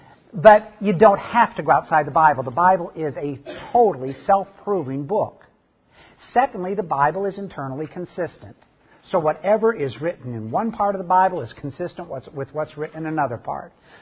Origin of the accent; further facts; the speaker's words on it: Midwest, United States; now in Texas, United States; I grew up in the Midwest, and I learned to swim mostly in rivers and lakes. And that's kind of a foreign concept when you get into Texas.